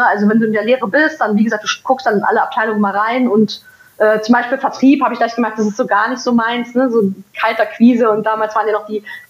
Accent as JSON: {"language": "German", "region": "Berlin", "country": "Germany", "tie": "born there", "said": "Also ich bin geboren in Berlin, in West-Berlin."}